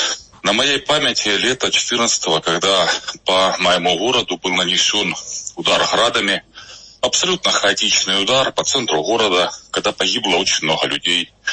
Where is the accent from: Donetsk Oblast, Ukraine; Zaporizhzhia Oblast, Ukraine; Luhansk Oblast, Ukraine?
Donetsk Oblast, Ukraine; Horlivka; Я горловчанин. Я коренной горловчанин. Я здесь служу. Я здесь родился, здесь живу, я здесь служу. С 14 года я здесь, никуда я не уезжал.